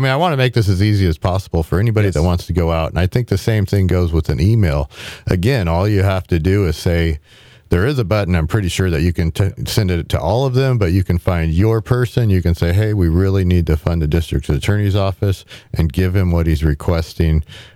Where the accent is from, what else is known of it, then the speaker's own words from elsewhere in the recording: Paso Robles, California, United States; I'm from Paso Robles